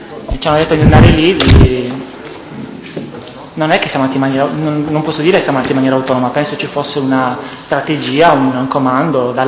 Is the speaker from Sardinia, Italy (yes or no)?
yes; Sassari, Sardinia, Italy; born there; now in Milan, Italy; sono nato a Sassari il 27 agosto del 79 e sono residente a Milano.